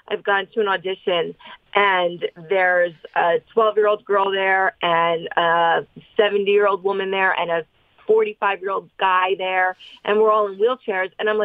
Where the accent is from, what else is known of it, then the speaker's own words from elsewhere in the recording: New Jersey, United States; because like me, I'm from Jersey. I'm sort of, I can be a bitch, but I'm also, you know, a Sicilian, very maternal, loving, nice woman.